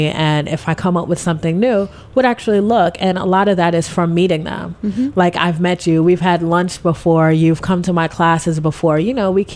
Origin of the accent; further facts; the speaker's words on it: Bronx, New York, United States; I grew up in the Bronx.